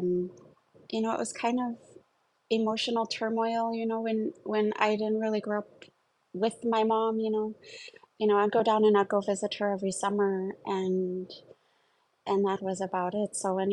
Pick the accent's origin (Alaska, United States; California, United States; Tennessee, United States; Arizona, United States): Alaska, United States; Anchorage; I'm from Anchorage, Alaska. My family is originally from St. Mary's, my dad's side, and my mom's side is originally from Vancouver Island, from a town called Duncan, British Columbia. So I grew up most of my life in Anchorage